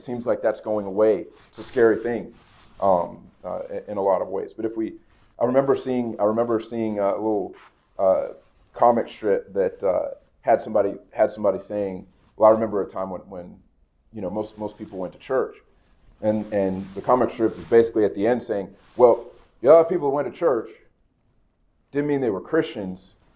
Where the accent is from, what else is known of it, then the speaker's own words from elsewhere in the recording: United States; As an American, that can also be a common struggle.